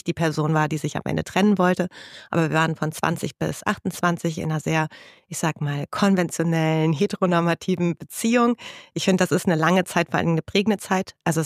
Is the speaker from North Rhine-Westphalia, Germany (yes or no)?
yes; Duisburg, North Rhine-Westphalia, Germany; born there; Ich komme aus Duisburg gebürtig